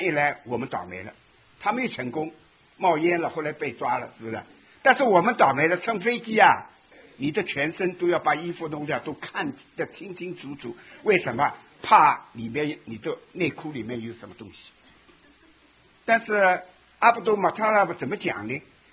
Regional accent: United States; 我们美国人没有一个不欠债的，

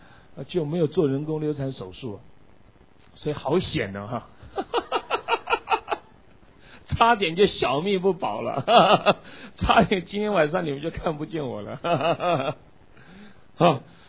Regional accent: Taiwan; born there; 实际上我是在台湾出生的啊，但我父母亲呢，我父母亲是从大陆，我父亲是河南人，我母亲是北京人啊。我哥哥生在大陆，我是生在台湾。

